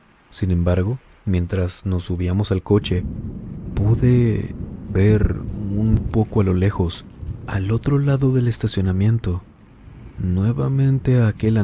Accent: Escobedo, Nuevo León, Mexico; nuestra ciudad, Monterrey, Nuevo León, aunque yo soy del municipio de Escobedo.

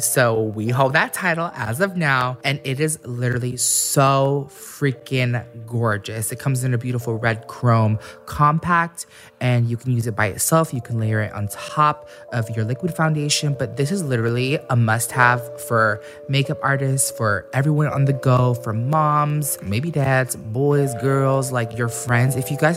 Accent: Orlando, Florida, United States; We grew up in Orlando, Florida, and we would always, me, Peter, and Paul, our youngest brother, we would always argue where to eat.

